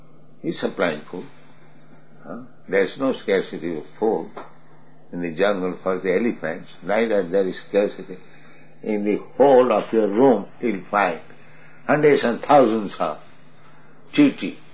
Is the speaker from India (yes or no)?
yes; India; So many people, they say, India is starving. I am Indian. I never see any man starving and dying.